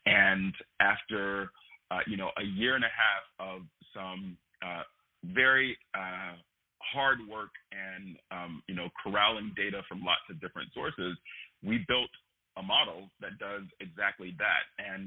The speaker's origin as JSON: {"language": "English", "town": "Leland", "region": "North Carolina", "country": "United States", "tie": "born or raised there", "said": "Leland, North Carolina, my hometown"}